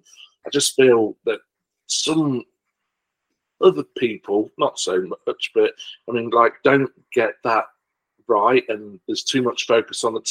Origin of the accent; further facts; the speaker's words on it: Wigston, East Midlands, United Kingdom; now in Market Harborough, United Kingdom; I now live in Market Harbour itself. I'm originally from Wigston.